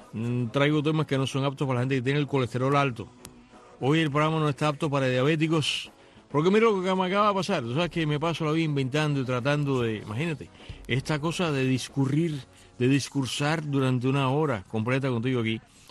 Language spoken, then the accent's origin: Spanish; Cuba; siendo cubanos